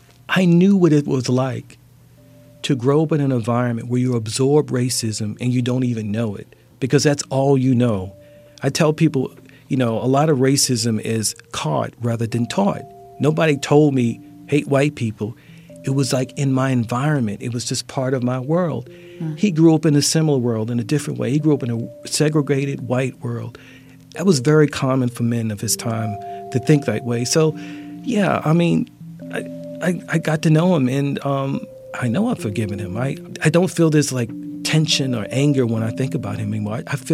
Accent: Baltimore, Maryland, United States; Okay, so I come from West Baltimore, and the only stories that come from West Baltimore about black people are the stories about rage and despair and anger and racism.

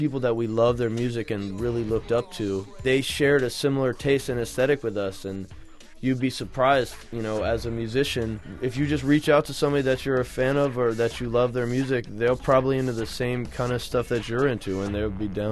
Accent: New York, United States; Me and Zay are people from completely different worlds. He comes from Sao Paulo, I come from New York.

